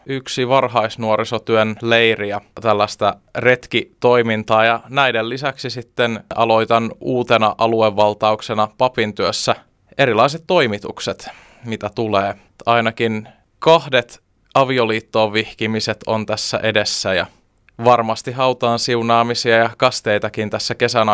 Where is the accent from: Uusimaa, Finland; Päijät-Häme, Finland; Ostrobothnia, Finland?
Uusimaa, Finland; Helsinki; tuun Helsingistä